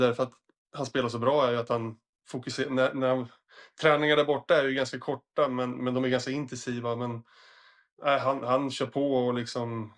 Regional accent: Sweden; Men det är bara kul att få vara hemma i Sverige igen och landa och träffa familj och vänner och som sagt laget igen.

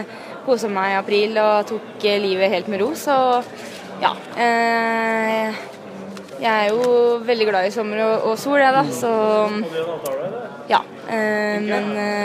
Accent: Ytre Enebakk, Akershus, Norway; jeg er en jente fra Ytre Enebakk som kanskje ikke akkurat er så stor

